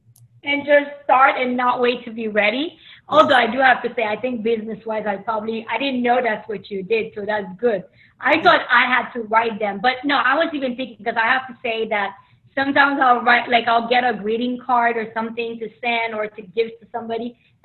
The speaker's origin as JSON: {"language": "English", "country": "Haiti", "lives_now": "United States", "said": "I'm from Haiti. I'm Haitian American."}